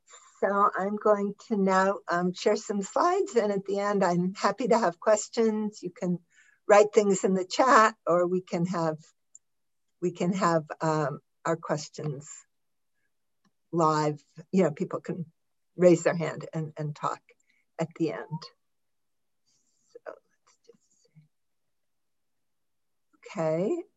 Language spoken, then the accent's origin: English; Midwest, United States; And I was from the Midwestern United States, had never done anything very physical in my life